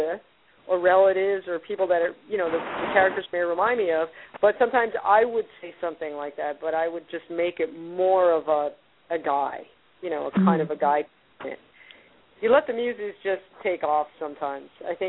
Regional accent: New York, United States; my experience in the 60s growing up in New York at Sheep's Meadow

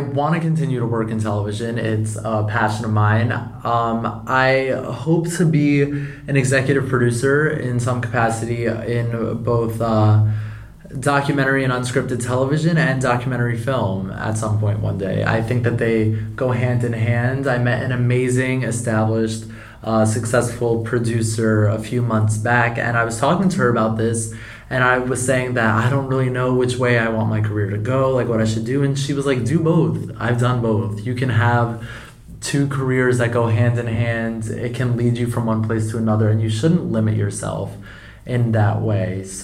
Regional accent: New Jersey, United States; also born or lived in Boston / New York; now in Los Angeles, United States; I wanted a more interesting life story than to say I grew up in Jersey, went to college in Boston, and then just lived in New York.

